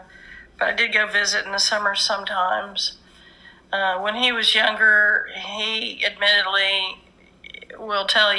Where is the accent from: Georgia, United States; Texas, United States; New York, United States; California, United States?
Texas, United States; Houston; also born or lived in Ohio; I was born in Ohio, but at 5, when my mother divorced my father, we moved to Houston. And so I spent from 5 years till 17 in Houston, Texas.